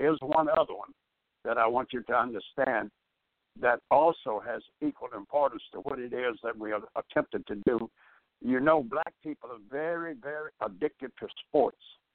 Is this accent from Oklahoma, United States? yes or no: no; Warren, Arkansas, United States; moved away as an adult; also born or lived in Rising; I was born 91 years ago in Arkansas. I'm originally from Rising, Arkansas. And I was raised in Warren, Arkansas. When I graduated from high school in Warren, I left Arkansas, Los Angeles, where my mother was, to join her there.